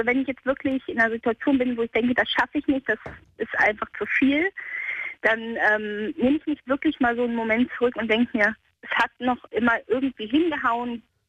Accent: Cologne, North Rhine-Westphalia, Germany; Ich komme ja gebürtig aus Köln, ich bin eine echte Kölsche Mädchen.

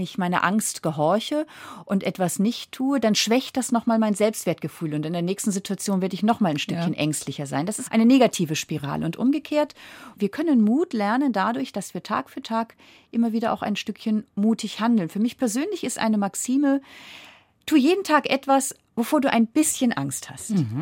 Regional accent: Flensburg, Schleswig-Holstein, Germany; Aber ich komme ja vom Meer, ich komme von Flensburg. Das heißt, ich bin an der Ostsee aufgewachsen.

